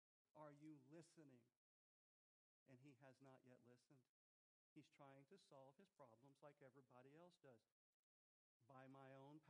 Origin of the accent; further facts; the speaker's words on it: Texas, United States; churches, especially where I grew up in Texas, we were the ones who had all the money